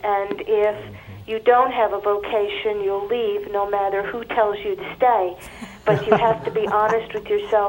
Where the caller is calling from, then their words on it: Texas, United States; I'm from calling from Texas.